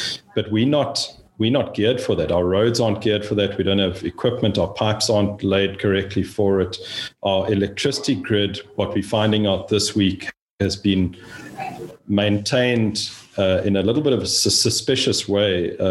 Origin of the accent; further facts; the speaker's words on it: South Africa; moved away; this is not a Texas accent. I was born and raised in South Africa on a fifth generation cattle, sheep, goat and horse operation